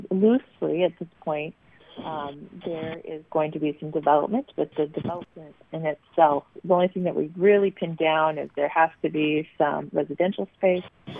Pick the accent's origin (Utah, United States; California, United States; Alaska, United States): Alaska, United States; I am Tlingit from Southeast.